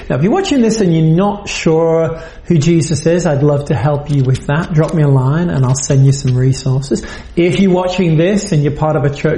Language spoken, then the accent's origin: English; United Kingdom; also born or lived in France; now in United States; I'm a British, French, American now person, live in New England, lead some churches there